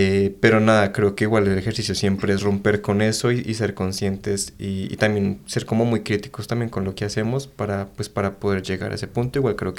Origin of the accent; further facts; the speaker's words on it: Colombia; existir como colombianos y siendo parte de este territorio, e incluso en Latinoamérica, porque siento que pues no solo somos colombianos.